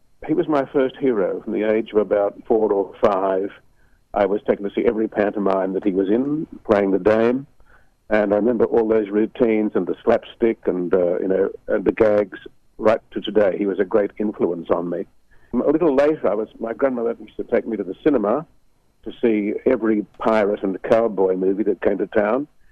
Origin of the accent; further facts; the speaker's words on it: Maitland, New South Wales, Australia; I grew up in Maitland in the Hunter Valley, and it was not a great cultural hub, I must say, in those days.